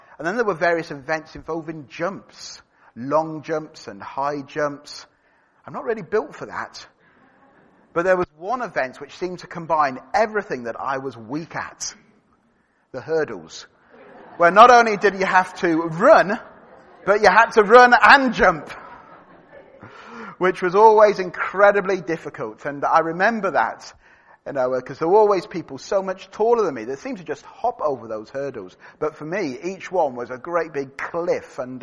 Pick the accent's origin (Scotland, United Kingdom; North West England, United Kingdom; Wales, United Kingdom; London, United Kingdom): North West England, United Kingdom; Great Harwood; also born or lived in East Preston; It's a bit like talking to someone in Sussex saying, I'm from Great Harwood.